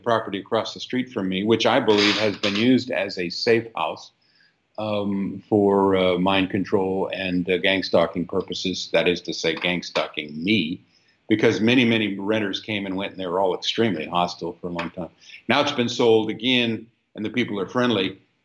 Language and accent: English; United States; You know, I'm an American. I get to move where I want, and I get to live my life there.